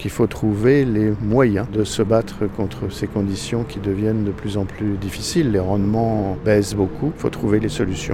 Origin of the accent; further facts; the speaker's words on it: Paris, Île-de-France, France; Je suis parisien d'origine